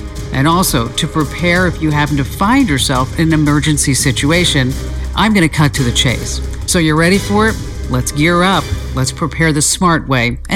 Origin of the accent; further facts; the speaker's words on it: Arizona, United States; They're right here in my home state, Arizona.